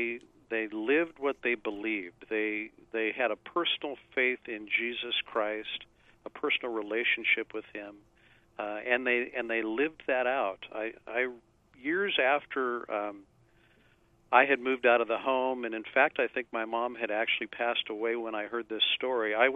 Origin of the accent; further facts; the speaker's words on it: Tucson, Arizona, United States; now in Hawaii, United States; You know, I was raised in Tucson, Arizona, about as far from Hawaii as you can get. It's dry and lots of cactus.